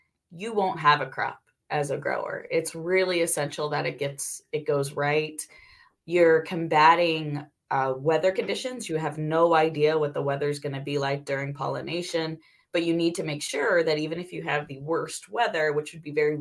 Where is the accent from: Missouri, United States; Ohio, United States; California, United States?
Missouri, United States; St. Louis; born there; also born or lived in Canada; So I grew up in several cities across the U.S. and Canada. Was born in St. Louis, but we moved about every 2 or 3 years. I think St. Louis still feels like home to me.